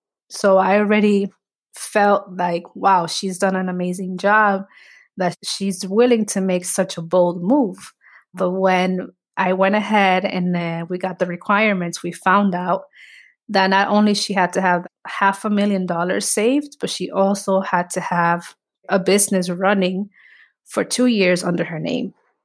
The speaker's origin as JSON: {"language": "English", "town": "Bronx", "region": "New York", "country": "United States", "tie": "born or raised there", "also_born_or_lived": "Dominican Republic", "said": "Like, I remember growing up in the Bronx. I immigrated in the 90s. My mom brought me here from Dominican Republic, and she raised me as a single mother."}